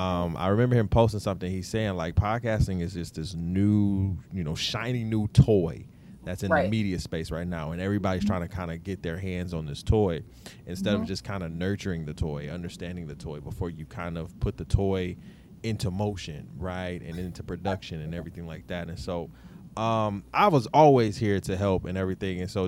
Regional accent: Detroit, Michigan, United States; also born or lived in Altamonte Springs, United States; me, because we are both from the 313, shout out.

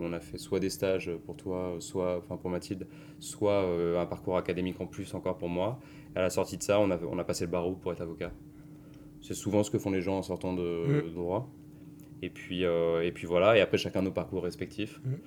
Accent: Saint-Germain-en-Laye, Île-de-France, France; Je suis né à Saint-Germain-en-Laye.

